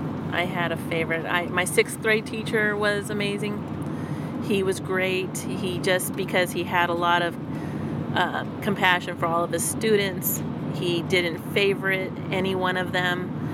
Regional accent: Oroville, California, United States; born there; also born or lived in Tennessee / Missouri; So I was born in Oroville, California. Of course, I don't remember any of that, but I was born there because my father was working on the dam there

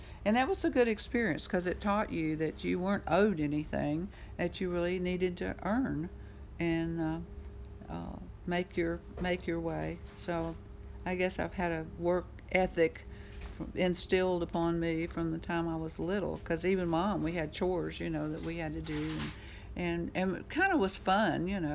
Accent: Texarkana, United States; And I was raised up in the Baptist church in Texarkana, and when I was 9 years old, there was an evangelist that came to town

